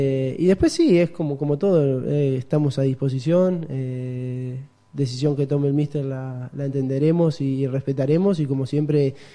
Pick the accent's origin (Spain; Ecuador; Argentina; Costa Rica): Argentina; somos argentinos, lo seremos toda la vida, y si nos sacan sangre sale celeste y blanca.